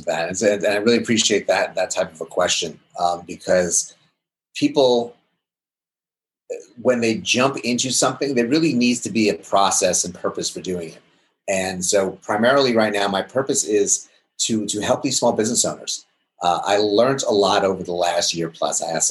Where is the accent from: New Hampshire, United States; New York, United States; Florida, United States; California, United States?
Florida, United States; Jacksonville; I'm from Jacksonville, Florida.